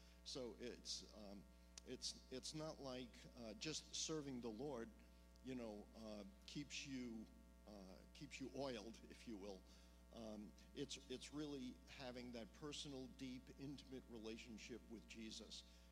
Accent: Houston, Texas, United States; all the books that I brought up from Texas, we're from Houston, by the way, or if you're from New York, it's Houston.

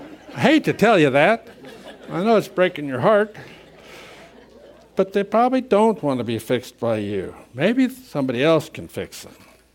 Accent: Tehachapi, California, United States; born there; She was in the birth room with my mother when I was born in Tehachapi.

